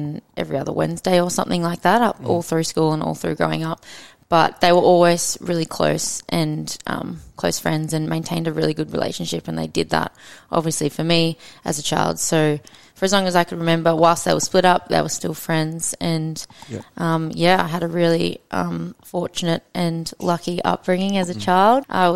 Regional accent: Brisbane, Queensland, Australia; I grew up in Brisbane, Brizzy girl originally, so been all over Brizzy growing up. Went to school at Somerville House in South Bank and primary school at New Farm State School. So yeah, and then I moved to the Gold Coast for university in 2015.

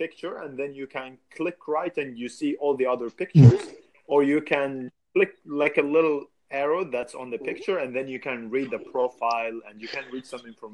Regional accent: Saudi Arabia; So I'm from Saudi.

